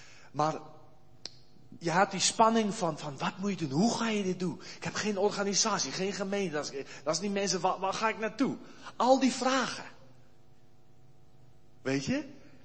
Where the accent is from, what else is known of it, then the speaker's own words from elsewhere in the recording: South Africa; ik heb verteld dat ik uit Zuid-Afrika kwam